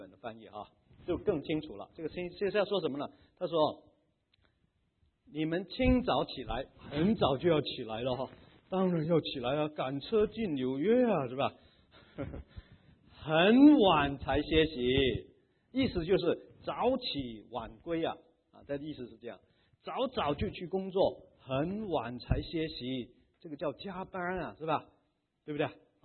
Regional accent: China; 我们中国人说，创业艰难呐、啊，守业呢更难呐

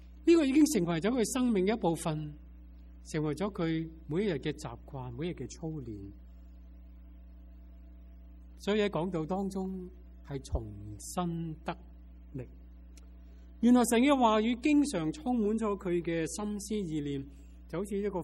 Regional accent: Hong Kong; now in United States; 我们在美国长我们在香港长大就没有这样的机会。

